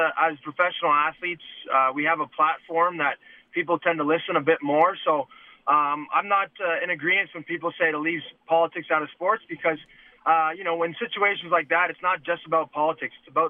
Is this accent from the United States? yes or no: no; Canada; I love being Canadian, and I love being in Canada.